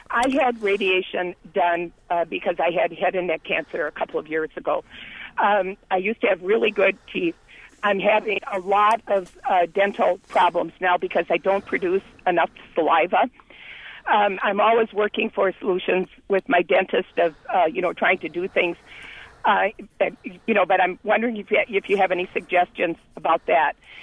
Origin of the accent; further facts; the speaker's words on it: Kentucky, United States; I'm traveling on the road, so I'm actually from Kentucky.